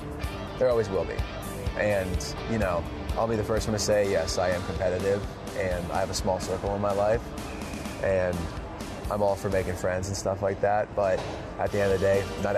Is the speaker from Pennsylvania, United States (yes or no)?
yes; Hershey, Pennsylvania, United States; But I go back to my hometown at the end of my fall tour coming up in Hershey for the Giant Center in front of about 9,000-10,000 people.